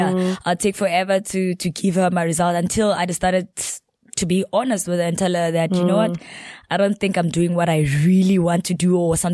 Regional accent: Kimberley, Northern Cape, South Africa; also born or lived in Mafikeng; I was born in Kimberley, in the Northern Cape.

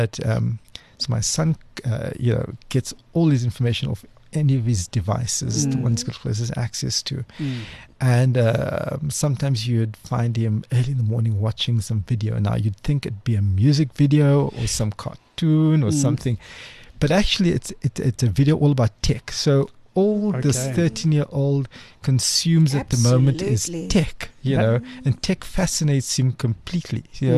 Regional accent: Cape Town, Western Cape, South Africa; I grew up in Cape Town, in Athlone, heart of Cape Town.

